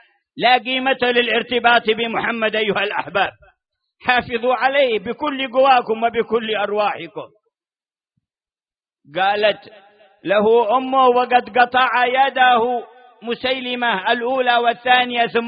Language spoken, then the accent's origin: Arabic; Hadhramaut, Yemen; يضربون مثلين بالوادي عندنا في حضرموت، وادي سر ووادي عقران